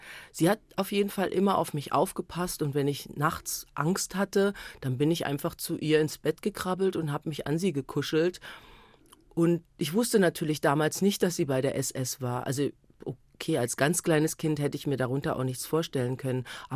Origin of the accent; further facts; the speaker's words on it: Kassel, Hesse, Germany; Und wenn Leute dann fragen, woher kommst du? Und du sagst, du kommst aus Kassel